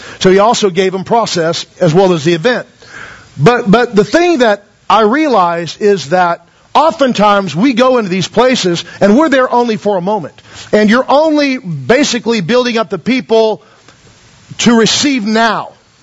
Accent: United States; Especially if you're an American minister, you go over there, and of course we're from America, so they think we're loaded.

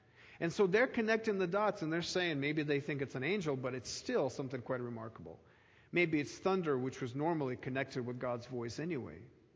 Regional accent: Ukraine; As you know, I come from Ukraine, and was born and raised there

